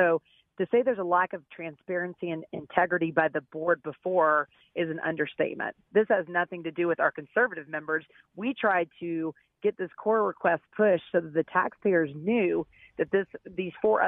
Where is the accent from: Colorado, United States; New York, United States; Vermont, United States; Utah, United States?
Colorado, United States; Hi, I'm actually from Douglas County.